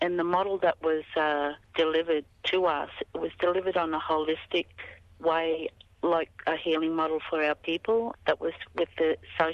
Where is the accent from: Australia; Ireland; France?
Australia; Kuranda, Queensland; We're from North Queensland in Coranda